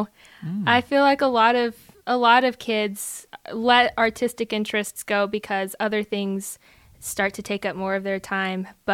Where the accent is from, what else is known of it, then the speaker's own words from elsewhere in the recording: Waldron, Arkansas, United States; Yeah, so I've always lived in Waldron, the same house, and it is a very tiny town of about 3,500 people. Mm. So definitely have lived the small town life.